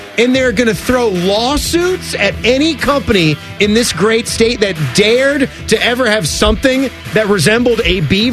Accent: Virginia, United States; I grew up in Virginia. We had a ton of them there.

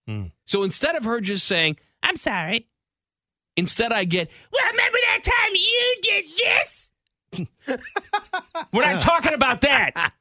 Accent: Virginia, United States; I'm from Virginia. We call it icing.

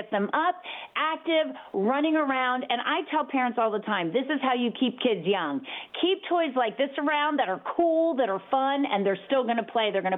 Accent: Mansfield, Ohio, United States; You know, I grew up in Mansfield, Ohio, and my sisters live in Columbus.

